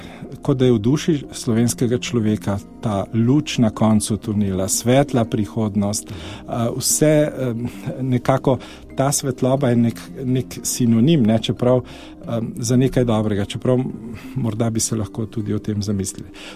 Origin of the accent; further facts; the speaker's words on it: Ljubljana, Central Slovenia, Slovenia; Jaz sem iz Ljubljane in lahko vam povem, da so se krasno videle zvezde pred nekaj desetletji, pred mojim domom, ne? Praktično izpred mesta Ljubljane, ne?